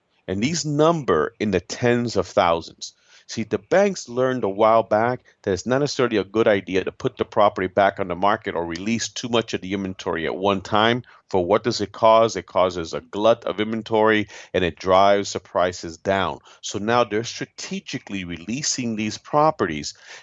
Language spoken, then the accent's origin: English; Florida, United States; Again, in my home state, Florida, we're a judicial state.